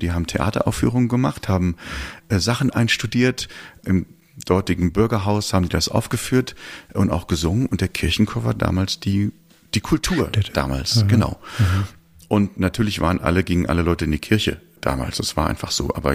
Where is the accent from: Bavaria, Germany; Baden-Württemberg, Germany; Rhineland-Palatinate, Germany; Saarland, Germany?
Saarland, Germany; Schmelz; in dem Dorf, wo ich herkomme, aus der Gemeinde Schmelz, Hüttersdorf, das war das Dorf, wo die Kirche war und wo der Kirchenchor war.